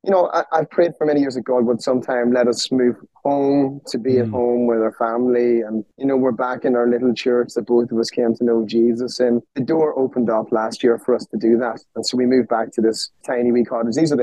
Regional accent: Ireland; accent: Irish; it was nice for people to recognize me as being Irish again. So I think my accent has thickened up rightly in the last little while.

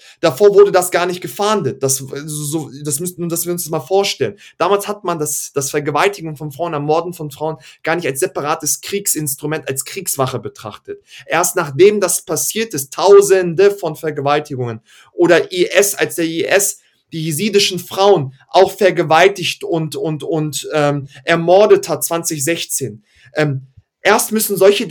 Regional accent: Hanover, Lower Saxony, Germany; born there; ich bin 93 in Hannover geboren, aber meine Familie ist nach Deutschland geflohen, 92 waren Kriegsflüchtlinge aus dem ehemaligen Jugoslawien, Bosnien-Herzegowina.

